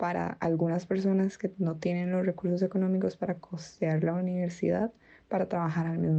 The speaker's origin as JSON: {"language": "Spanish", "region": "Heredia", "country": "Costa Rica", "said": "soy de Heredia."}